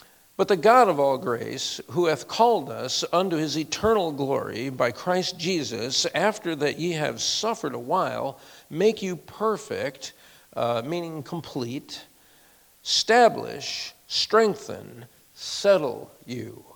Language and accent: English; United States; You know, as an American, I'm proud of that part of our history.